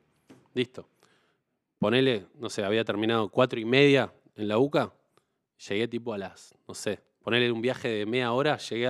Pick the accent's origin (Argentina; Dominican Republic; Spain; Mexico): Argentina; Mar del Plata, Buenos Aires Province; no, no, pero soy de Mar del Plata, ¿viste?